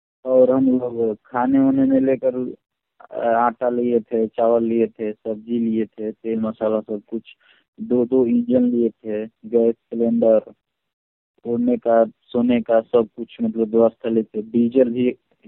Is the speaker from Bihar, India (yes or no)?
no; Kotwa Narayanpur, Uttar Pradesh, India; मेरा गाँव है बलिया जिला कोटवा नारायणपुर।